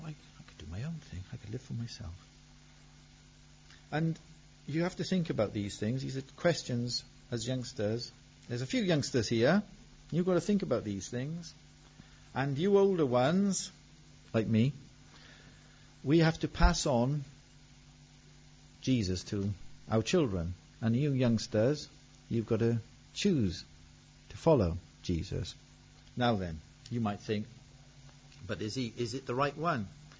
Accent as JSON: {"language": "English", "country": "DR Congo", "tie": "born or raised there", "also_born_or_lived": "Zambia", "said": "I was actually, like my mum, I was born in Congo myself. And I spent my early years in Congo. And I went to school at the same school as my mum in Zambia."}